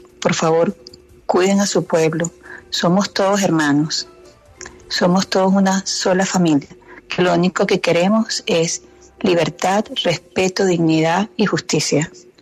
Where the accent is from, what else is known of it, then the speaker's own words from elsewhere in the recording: Venezuela; moved away as an adult; now in United States; yo salí de Venezuela en el 94. Me vine a estudiar a los Estados Unidos. Aquí me casé con un venezolano, por cierto.